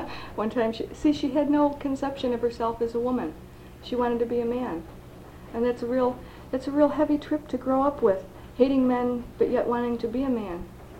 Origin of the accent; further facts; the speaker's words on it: Buffalo, New York, United States; born there; I'm 31 years old. I was born in Riverside, the heart of Buffalo.